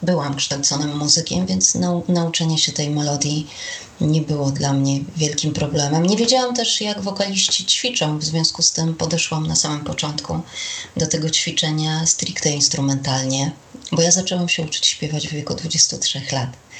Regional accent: Olsztyn, Warmian-Masurian Voivodeship, Poland; Pracowałam w radiu olsztyńskim, skąd pochodzę

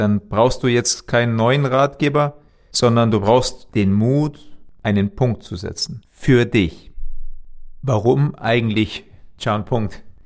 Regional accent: Germany; Ich bin Deutscher und ich habe ja auch einen deutschen Pass, auch wenn mein Vater Thailänder ist. Habe ich immer das Gefühl gehabt, ja, ich bin zwar biologisch halb deutsch, halb Thai

